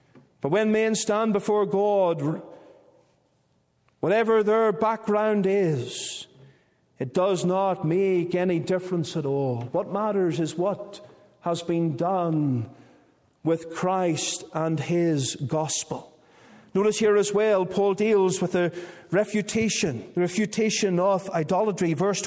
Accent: Northern Ireland, United Kingdom; I'm from Northern Ireland and not from Canada.

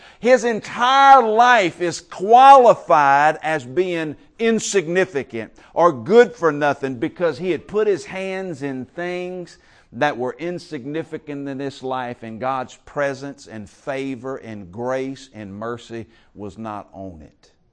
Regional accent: Covington, Louisiana, United States; When I was growing up in Covington, Louisiana, I shared a little bit about that last night.

